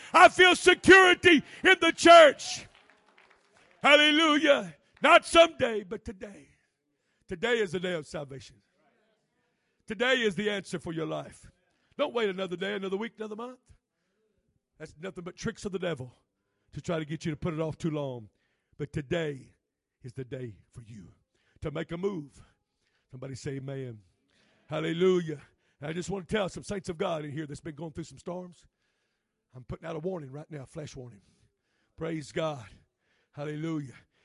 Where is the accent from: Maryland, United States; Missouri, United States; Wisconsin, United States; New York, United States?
Missouri, United States; now in North Carolina, United States; Now, where I was raised at in Missouri, live at in North Carolina, we get a lot of storms.